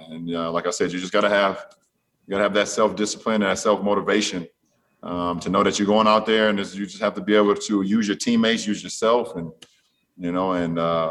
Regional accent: Akron, Ohio, United States; First of all, I'm a kid from Akron, Ohio, and I was in Los Angeles for my first All-Star game.

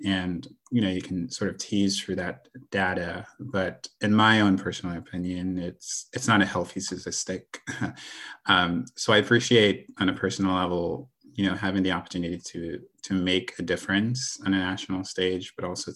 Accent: Dominica; I grew up in the Caribbean. I grew up in the Caribbean in a small island called Dominica. It's about 290 square miles and a population of about 72,000 people.

